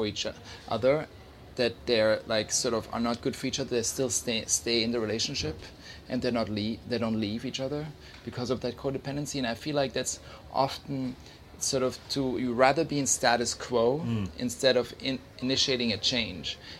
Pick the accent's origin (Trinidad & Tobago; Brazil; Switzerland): Switzerland; I grew up in Switzerland in the mountains, and I didn't have a lot of friends growing up. It was very sort of isolated.